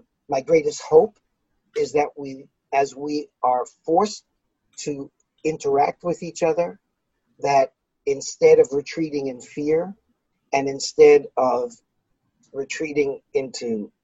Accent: New York City, New York, United States; I'm still a New Yorker from New York City. I haven't lost that.

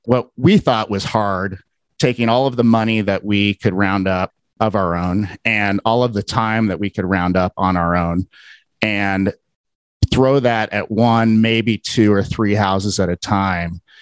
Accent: Cincinnati, Ohio, United States; moved away as an adult; now in Salt Lake City, United States; I've lived here for 22 years. I'm originally from Cincinnati, moved here when I was 26

